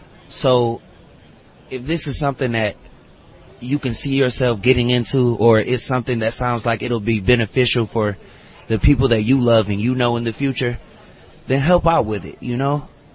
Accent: Detroit, Michigan, United States; now in California, United States; I'm from Detroit. I'm in California.

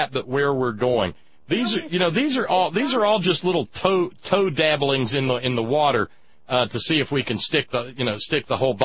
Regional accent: Alabama, United States; Where I grew up in Alabama, Sandra, you had two...

